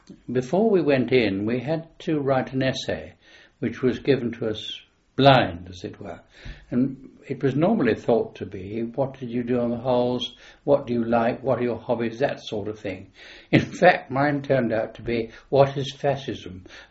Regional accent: London, United Kingdom; born there; I was born in South Kensington, 27th of January, 1921.

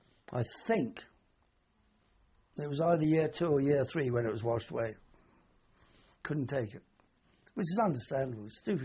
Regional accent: London, United Kingdom

